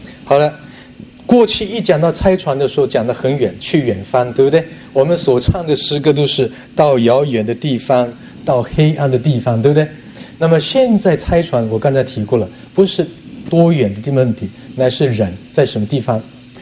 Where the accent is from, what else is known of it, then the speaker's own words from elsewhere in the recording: Hong Kong; 还好我是从香港来的，所以我晓得香港的情形。